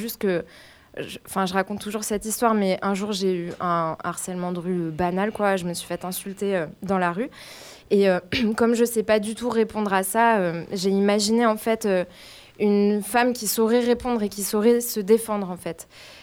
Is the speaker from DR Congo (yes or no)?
no; Grenoble, Auvergne-Rhône-Alpes, France; Oui, je suis grenobloise, j'ai 32 ans